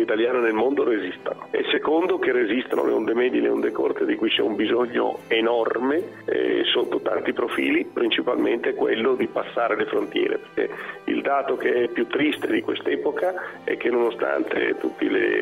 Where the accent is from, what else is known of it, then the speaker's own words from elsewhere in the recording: Bologna, Emilia-Romagna, Italy; io sono originario di Bologna e quindi facciamo i tortellini in brodo